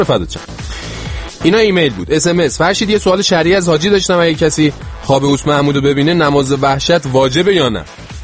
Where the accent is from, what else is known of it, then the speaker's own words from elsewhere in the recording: Tehran, Tehran Province, Iran; ولی خودم تهران به دنیا آمدم، بزرگ شدم. بچه چی؟ ناف تهرونه.